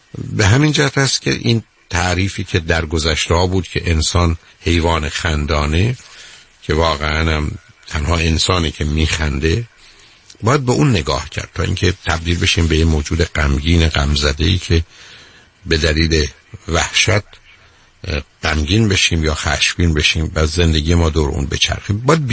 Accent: Iran; در یه جامعهی مانند ایران و در یه محیط تربیتی مانند ایران رو بنده میدونم به صورت بمباران رو سرمون دارن میریزم، چون خود منم توی همچی جامعهی بزرگ شدم

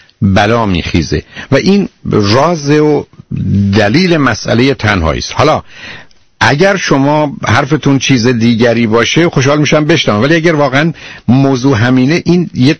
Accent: Iran; برخی از ما ایرانی ها مثلا در خارج از ایران هستیم

